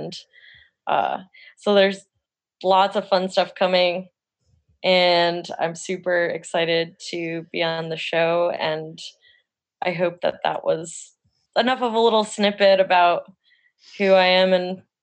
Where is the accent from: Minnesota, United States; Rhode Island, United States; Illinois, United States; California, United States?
Rhode Island, United States; Newport; now in New Smyrna Beach, United States; So right now I live in New Smyrna Beach, Florida, and I'm originally from Newport, Rhode Island, or Middletown, Rhode Island, where we spent our amazing youth together.